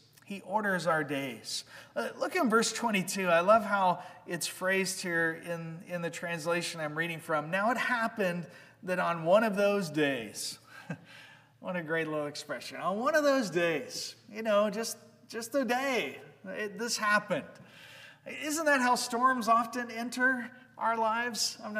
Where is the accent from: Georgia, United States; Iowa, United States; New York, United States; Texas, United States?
Georgia, United States; I grew up in Georgia, living right on a river.